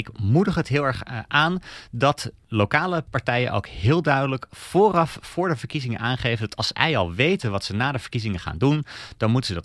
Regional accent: Denmark; ik kom zelf uit Denemarken

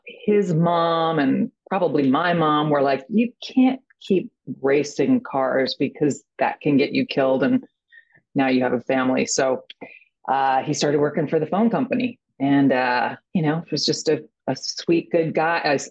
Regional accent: Atlanta, Georgia, United States; born there; I was born in Atlanta.

